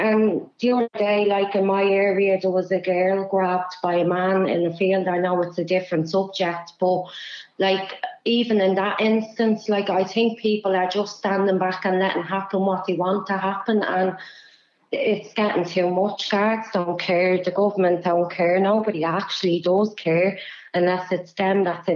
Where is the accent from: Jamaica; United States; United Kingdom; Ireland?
Ireland; Dublin, Leinster; Dublin 24.